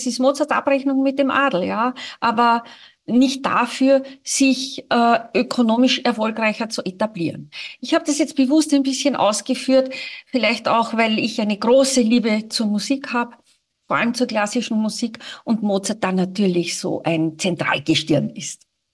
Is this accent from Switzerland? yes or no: no; Austria; als Österreicherin